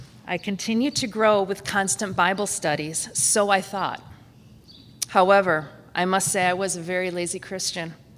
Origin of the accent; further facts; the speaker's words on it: Downers Grove, Illinois, United States; also born or lived in Romeoville, Illinois; I was born in Romeoville, Illinois, and lived there until I was 7 years old and moved to Downers Grove.